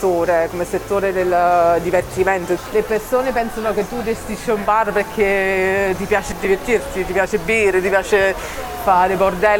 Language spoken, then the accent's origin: Italian; England, United Kingdom; Italian is a second language; io sono inglese, i pub in Inghilterra non sono solo posti per andarsi ad ubriacare